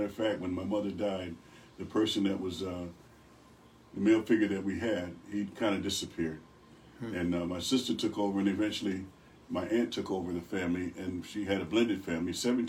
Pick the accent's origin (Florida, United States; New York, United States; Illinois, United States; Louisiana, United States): New York, United States; Rochester; I grew up on the west side of Rochester, born and raised in Rochester, New York. And I spent the majority of my life over on the west side until I went to the Navy.